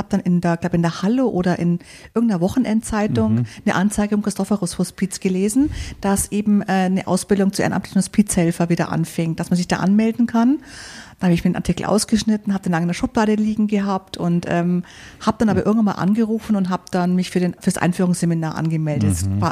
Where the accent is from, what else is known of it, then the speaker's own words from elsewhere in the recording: Munich, Bavaria, Germany; Ich bin in München aufgewachsen, aber meine Familie ist in Italien und im Schwarzwald.